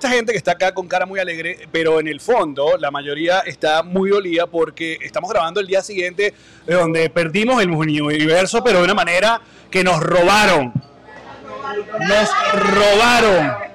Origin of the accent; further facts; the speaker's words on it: Venezuela; now in Panama; De cuando emigramos de Venezuela, que cada quien agarró por su lado, yo agarré para acá, para Panamá, y todo por Puerto Rico.